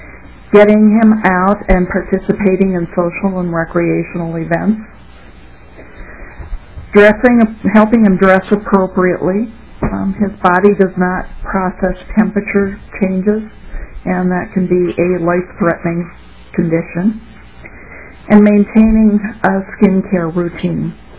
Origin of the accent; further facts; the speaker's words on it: Minnetonka, Minnesota, United States; I am from Minnetonka.